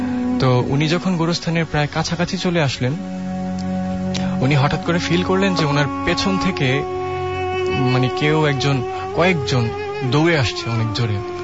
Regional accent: Narayanganj, Dhaka Division, Bangladesh; আমি নারায়ণগঞ্জ থেকে আসছি।

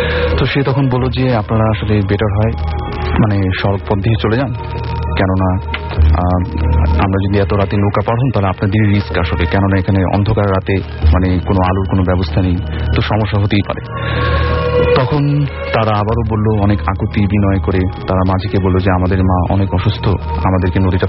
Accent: Dhaka, Dhaka Division, Bangladesh; আমি পুরান ঢাকা থেকে এসেছি।

